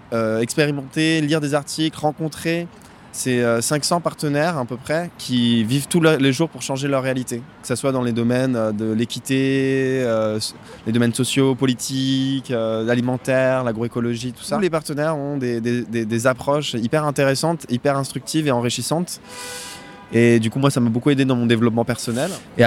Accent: Brazil; Du coup, j'y vais parce que je suis Brésilien.

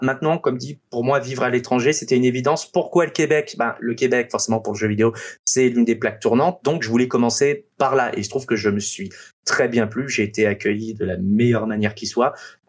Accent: France; born there; also born or lived in Africa; moi, je suis né en France, mais j'ai pas vécu en France la majorité de ma vie. Moi, j'ai vécu 15 ans en Afrique.

